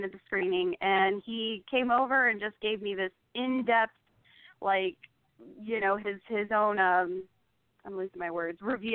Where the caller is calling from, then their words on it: Arizona, United States; I'm also from Arizona, actually.